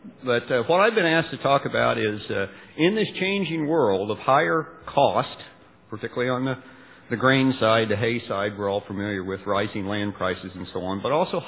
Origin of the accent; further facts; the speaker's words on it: Iowa, United States; I am from Iowa, so I have probably a little different perspective on biofuel policy than many of you